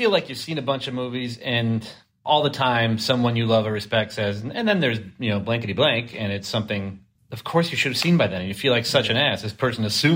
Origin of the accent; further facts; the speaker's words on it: Chicago, Illinois, United States; I'm a teenager from Chicago in the 80s.